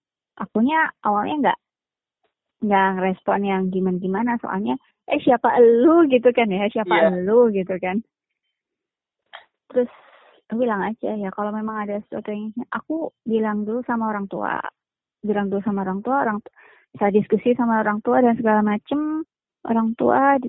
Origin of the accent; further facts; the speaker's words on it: Palembang, South Sumatra, Indonesia; Aku orang Palembang dan dia orang Madura.